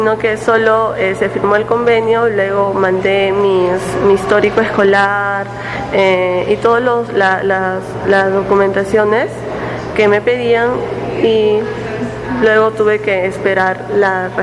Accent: Peru; now in Brazil; ellos son y la diferencia como somos en Perú. Aquí veo que son más amables, más acogedores. Bueno, en mi país también son así, pero no todas las personas.

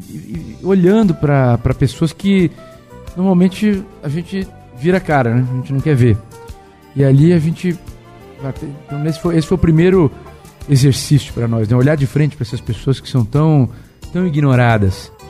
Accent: Tupã, São Paulo, Brazil; Eu morava em Tupã, eu sou daqui de Tupã, morava perto da rádio

